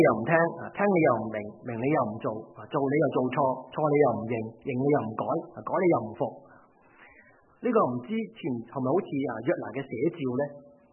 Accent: Hong Kong; 我们香港人跟你讲 sorry 通常有两种的讲法的嘛

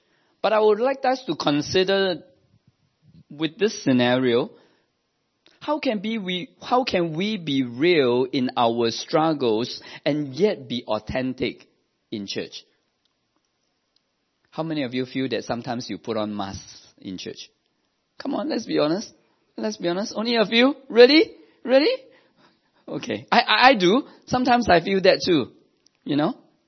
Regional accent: Singapore; if this incident were to be shared with a typical Singaporean, I'm a Singaporean, with a typical Singaporean Chinese church

